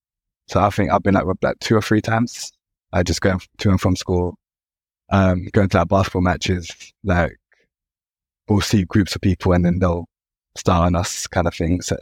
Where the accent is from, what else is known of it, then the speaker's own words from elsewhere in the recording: London, United Kingdom; So I would say growing up in London, looking back, was pretty terrifying